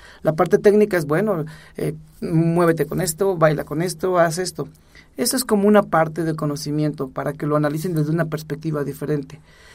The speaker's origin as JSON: {"language": "Spanish", "country": "Mexico", "said": "yo voy a otros países y soy mexicano y voy por mi calidad, por mi trabajo"}